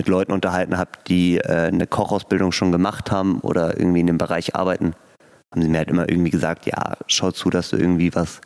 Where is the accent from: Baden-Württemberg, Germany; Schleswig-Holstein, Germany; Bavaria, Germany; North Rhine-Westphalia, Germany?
Bavaria, Germany; Munich; Aus München.